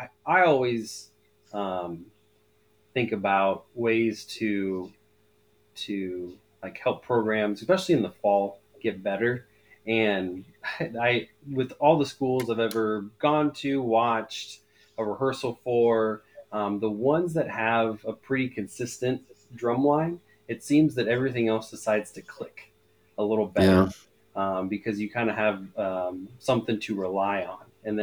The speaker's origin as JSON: {"language": "English", "town": "Omaha", "region": "Nebraska", "country": "United States", "tie": "born or raised there", "said": "I mean, even me growing up in the Omaha area, right?"}